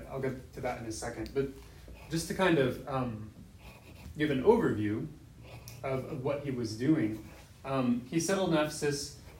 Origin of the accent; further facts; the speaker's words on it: Pennsylvania, United States; I'm from Pennsylvania, so I have to joke.